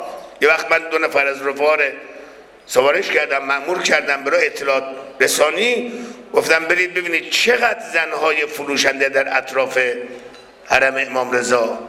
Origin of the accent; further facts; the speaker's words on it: Mashhad, Razavi Khorasan, Iran; وقتی میری تو مسافرت ها مردم شهرهای دیگر تا میفهمن ما اهل مشهدیم